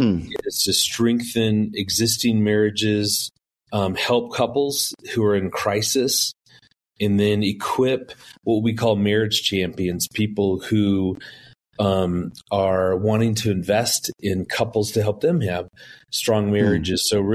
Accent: Chicago, Illinois, United States; also born or lived in Rockford; I was born in Rockford, lived in Chicago for the first 8 years of my life

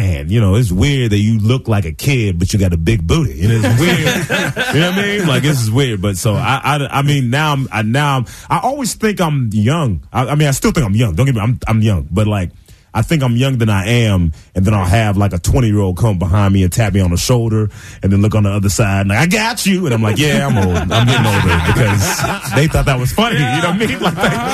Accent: Memphis, Tennessee, United States; born or raised there; also born or lived in Portland, Oregon

